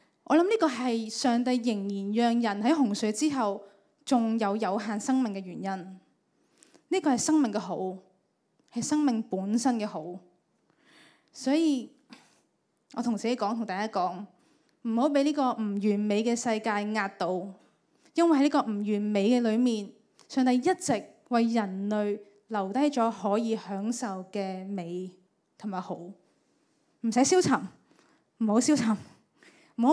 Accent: Hong Kong; 我们香港人可能想的是要储多少钱才可以退休得好一点

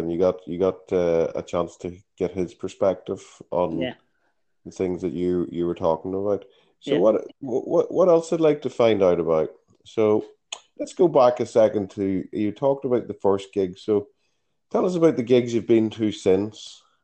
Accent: Ireland; Because, you know, I'm from Ireland, as you know, you're from Ireland.

